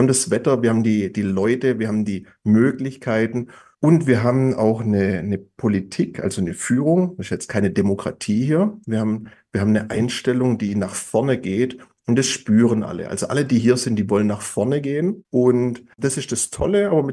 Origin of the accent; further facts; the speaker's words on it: Stuttgart, Baden-Württemberg, Germany; Ich bin in Stuttgart geboren, stolzer Stuttgarter, stolzer Schwabe.